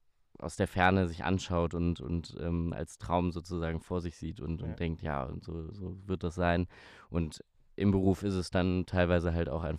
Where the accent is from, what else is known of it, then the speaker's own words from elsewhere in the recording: Düsseldorf, North Rhine-Westphalia, Germany; born there; habe ich in Hamburg Schauspiel studiert, an der HFMT, und gebürtig komme ich aus Düsseldorf.